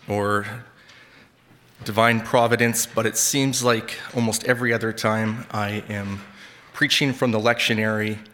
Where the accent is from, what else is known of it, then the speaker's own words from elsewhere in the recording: Ontario, Canada; Jen and I grew up here in Southern Ontario, and our families all live within a relatively short drive of Hamilton.